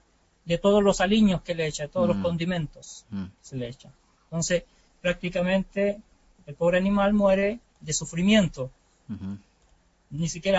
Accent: Chile; yo soy chileno.

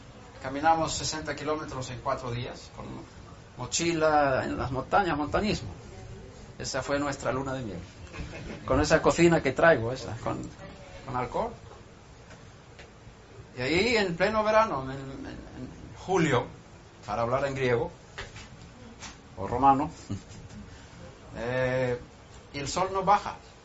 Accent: Sweden; Yo averigué, porque yo soy de Suecia y tenemos gente ahí

